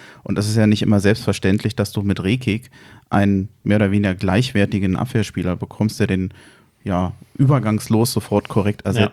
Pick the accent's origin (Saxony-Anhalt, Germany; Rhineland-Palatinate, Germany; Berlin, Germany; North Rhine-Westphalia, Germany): Berlin, Germany; wir als Berliner